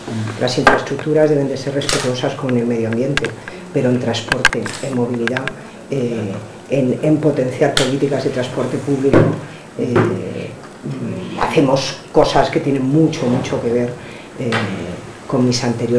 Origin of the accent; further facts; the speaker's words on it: Madrid, Community of Madrid, Spain; yo soy madrileña, nacida el día de San Isidro